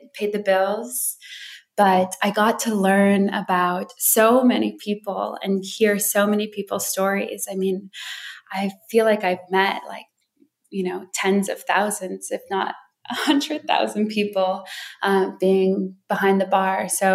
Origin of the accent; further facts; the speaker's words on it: Wisconsin Dells, Wisconsin, United States; also born or lived in Hawaii / Australia; my parents were missionaries. So our home base was between Wisconsin Dells and Hawaii.